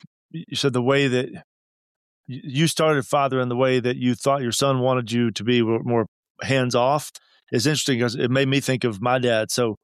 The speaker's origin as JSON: {"language": "English", "town": "Chattanooga", "region": "Tennessee", "country": "United States", "tie": "born or raised there", "also_born_or_lived": "Florida", "said": "Yeah, I was born in Florida and my dad took a job up here in Chattanooga when I was 7. So All my extended family is still down in Florida, but Chattanooga's been home other than my 4 years."}